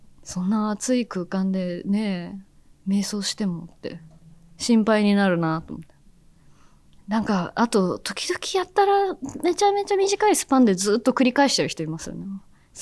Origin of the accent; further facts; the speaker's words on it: Oita, Japan; 出演者の中の一人のアナウンサーが自分と同じ大分県出身で